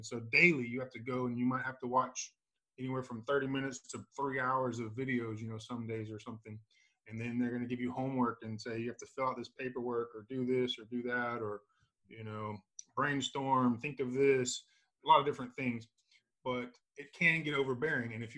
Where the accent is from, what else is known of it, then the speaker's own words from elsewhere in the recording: Dallas, Texas, United States; I'm born and raised in Texas. You know, I've been here my whole life and was born here in the Dallas Metroplex. I moved south for a little while and when I was a little bit younger, down in kind of the country